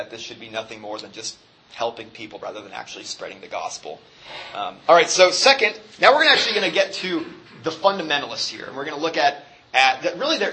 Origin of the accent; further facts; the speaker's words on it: Nebraska, United States; He was a long time U.S. representative, actually from my home state of Nebraska. One of the few great things to come out of my state.